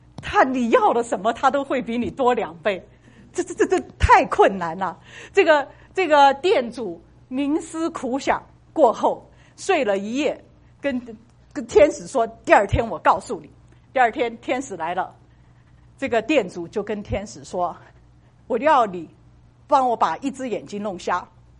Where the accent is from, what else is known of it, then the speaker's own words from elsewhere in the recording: Sichuan, China; 我们四川人比较好